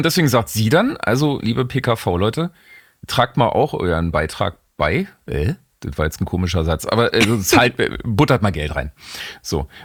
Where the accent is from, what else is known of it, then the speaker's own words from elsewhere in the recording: Rathenow, Brandenburg, Germany; in meiner Heimatstadt, den geschätzten Rathenow in Brandenburg